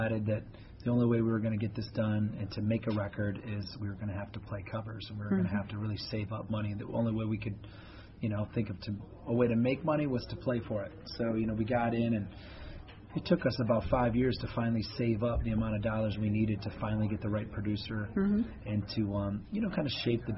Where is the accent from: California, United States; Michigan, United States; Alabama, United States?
Michigan, United States; You know, we come from Michigan, which is, you know, going through some real hard economical times.